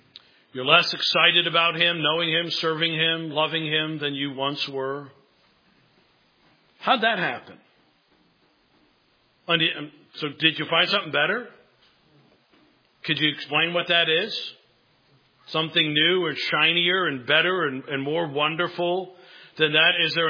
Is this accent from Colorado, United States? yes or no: no; Kentucky, United States; I said, hey, you know, I'm from Kentucky.